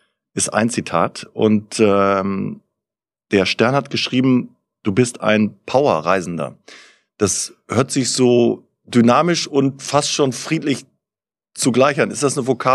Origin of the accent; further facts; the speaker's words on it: Oerlinghausen, North Rhine-Westphalia, Germany; Also ich komme aus Oerlinghausen bei Bielefeld.